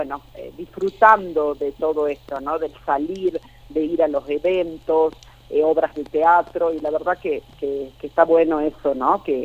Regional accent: Argentina; como argentinos

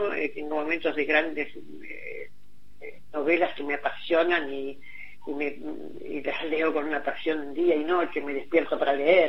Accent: Villa Ballester, Buenos Aires Province, Argentina; born there; Yo nací en una casa en Villa Ballester, un jardín con árboles, con higos. Con granadas, con ciruelos y todo eso, era mi casa.

